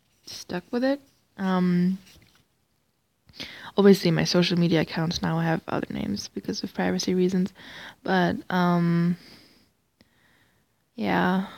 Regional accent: Germany; first language German; English is a second language; As you just heard, I spoke German a bit because I am a German. My mother tongue is German, and I speak German.

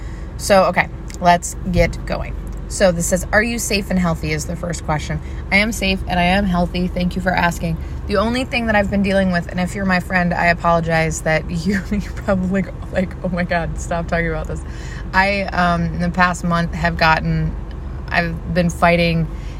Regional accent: Midwest, United States; at least as far as I'm from the Midwest originally, and I feel like we are always told to put on a brave face and help others, especially where I'm from.

